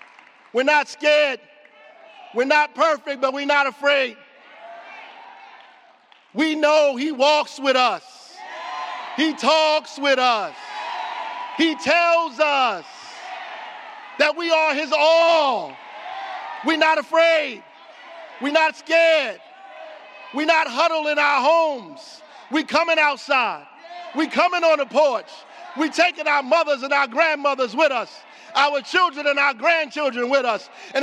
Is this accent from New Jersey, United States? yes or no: yes; Newark, New Jersey, United States; But I'm from Newark. I love this city, and we all have so much to be proud of.